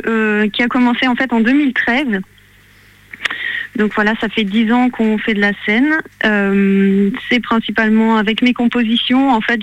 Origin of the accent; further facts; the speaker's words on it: Sélestat, Grand Est, France; On est en Alsace, de Célestat, pour moi, pour ma part en tout cas.